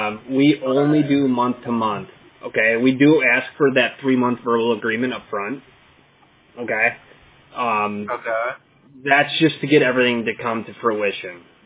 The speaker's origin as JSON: {"language": "English", "town": "Crystal Lake", "region": "Illinois", "country": "United States", "said": "I'm from Crystal Lake, Illinois."}